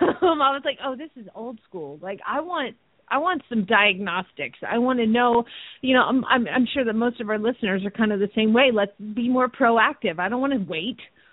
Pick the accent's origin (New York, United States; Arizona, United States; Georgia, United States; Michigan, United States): Georgia, United States; I'm from Georgia, my friend. I get it.